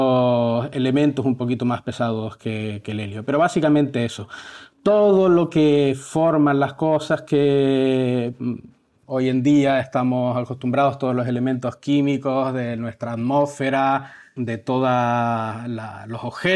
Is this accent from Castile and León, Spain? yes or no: no; La Laguna, Canary Islands, Spain; yo soy de La Laguna, una pequeña ciudad en la isla de Tenerife, en las Islas Canarias, que están situadas, para quien no se sitúe, pertenecen a España, pero geográficamente están situadas al lado de Marruecos, del Sáhara, más bien, en África.